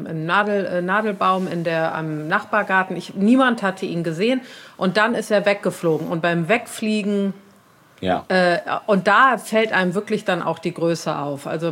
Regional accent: Cologne, North Rhine-Westphalia, Germany; in Braunsfeld, da wo ich herkomme, also ein bisschen außerhalb von, nee, ist ja total Köln, ist auch noch Innenstadt, aber da, wo der Stadtwald ist, also nahe des Stadtwaldes.

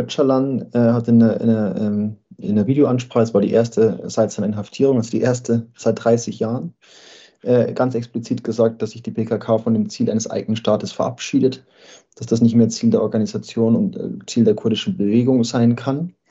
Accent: Bavaria, Germany; ich komme aus Bayern

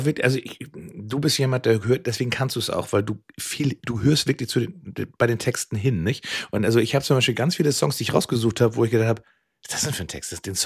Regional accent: Hamburg, Germany; also born or lived in Düsseldorf; Düsseldorf ist war mein einziger Auslandsaufenthalt für mich als Hamburger. Während du ja mal so in London gelebt hast und in Irland, habe ich in Düsseldorf gelebt.

